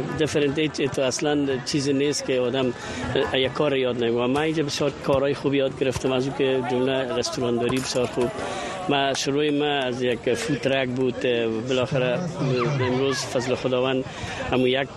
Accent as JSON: {"language": "Persian", "country": "Afghanistan", "moved": "yes", "lives_now": "United States", "said": "ما بسیار وقت از افغانستان برامدیم، آمدیم پاکستان و یک مدت به مسکو و به طرف های کشورهای شما به اصطلاح الموتا و این طرف ها کار کردیم و امریکا که آمدیم"}